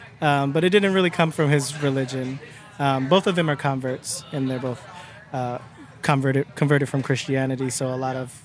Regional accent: Cleveland, Ohio, United States; Cleveland. And, yep.

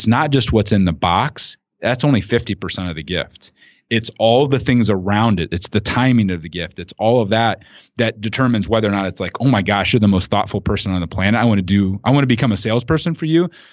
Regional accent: Midwest, United States; based upon where I grew up in the Midwest here

